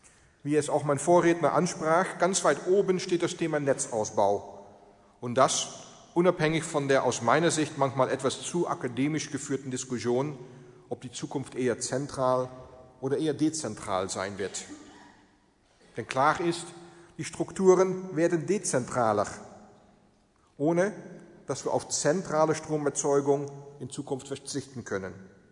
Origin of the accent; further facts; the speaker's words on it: Netherlands; now in Essen, Germany; Ich muss Ihnen sagen, dass gerade zur jetzigen Zeit es als Niederländer in Essen nicht schwierig ist, sich zu Hause zu fühlen, denn meine Landesleute kommen ja quasi schon busgeweise hier rüber